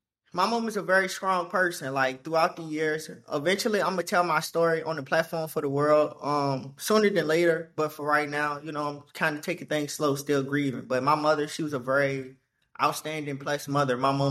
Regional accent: Richmond, Virginia, United States; I grew up in Richmond, Virginia, to be exact, the 804, the rich, whatever y'all call us. Yeah, yeah. That's where I'm from.

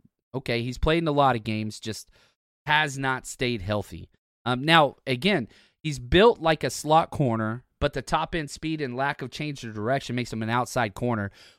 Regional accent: Texas, United States; Just took a dig at the whole state of Oklahoma. I'm from Texas, can't help it.

